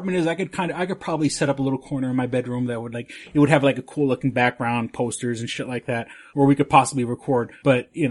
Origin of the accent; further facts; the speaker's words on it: Manhattan, New York, United States; now in Rochester, United States; Yes, growing up in Manhattan, I know Manhattan.